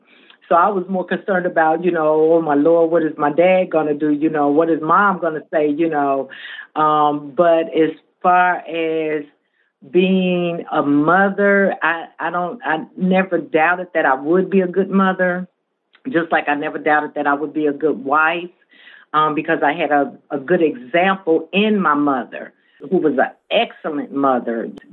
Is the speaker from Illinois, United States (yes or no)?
yes; Chicago, Illinois, United States; Well, I was born and raised in Chicago, born into a family of eight, three girls and five brothers, mother and father in the household.